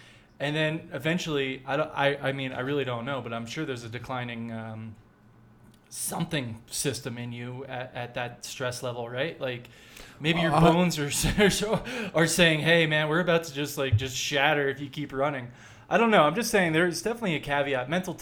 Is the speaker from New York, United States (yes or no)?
yes; New York City, New York, United States; I came from the New York City area, and now I live in the Rocky Mountains in Colorado.